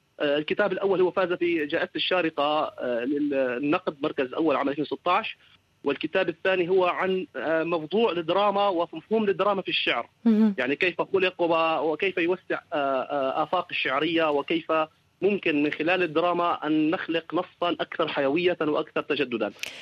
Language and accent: Arabic; Syria; نحن كتاب سوريين نتحدث عن الفجيعة والألم، ونتحدث عن الشتات، ونتحدث عن العبثية